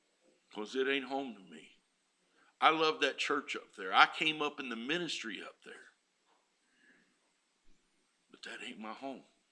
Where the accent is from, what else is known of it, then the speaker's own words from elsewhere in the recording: Dixon, Tennessee, United States; This is my hometown. This is where I'm from. I'm not ashamed to tell people I'm from Dixon, Tennessee.